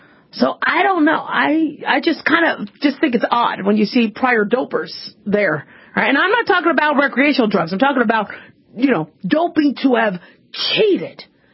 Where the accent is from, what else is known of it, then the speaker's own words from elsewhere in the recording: Phoenix, Arizona, United States; When I grew up in Phoenix, Arizona, I was always told that you need to be careful